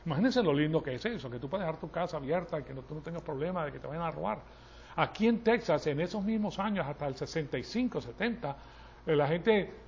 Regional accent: Venezuela; yo vengo de Venezuela

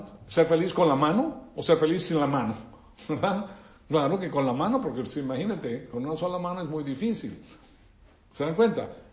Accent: Venezuela; Yo me crié en Venezuela en un colegio católico que se llama La Salle.

